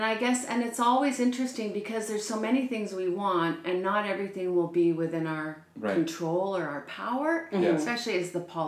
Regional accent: Ontario, Canada; now in Prince Rupert, Canada; I've been in the community for about 35 years. I came from Ontario, and I came here after working and traveling in a few other provinces and 2 other territories.

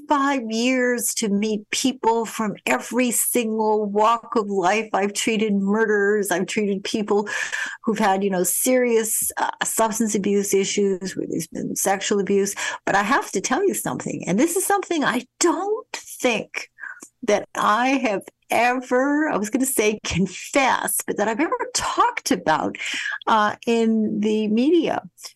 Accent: Winnipeg, Manitoba, Canada; a paper that I grew up with in Winnipeg as a little girl.

